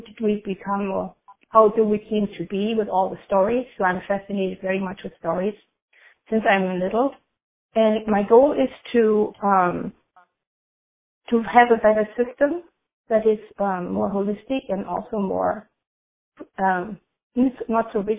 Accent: Germany; English is a second language; now in Oakland, United States; I live in the San Francisco Bay Area in Oakland, and I come originally from Germany. I live here for many years now in the U.S.

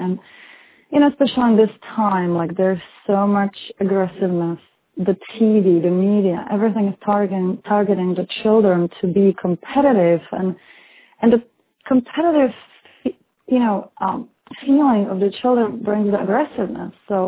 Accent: Czechia; now in Washington, United States; I'm originally from Czech Republic. Now I live in D.C. for the past 9 years.

